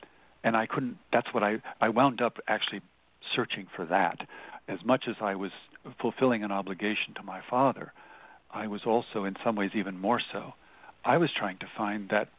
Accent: Washington, District of Columbia, United States; born there; now in Connecticut, United States; So I'm from Connecticut right now. I'm from Washington, D.C., in the sense that I was born there.

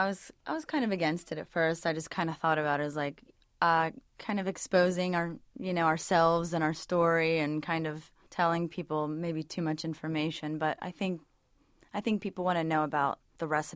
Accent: Cincinnati, Ohio, United States; I brought him to my hometown, which is Cincinnati.

